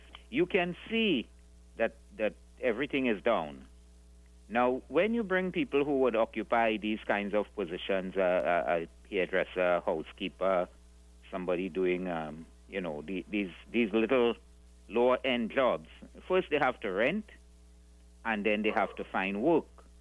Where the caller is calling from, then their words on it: Penal, Penal–Debe, Trinidad & Tobago; I'm calling from Robasa Trace in Pinal.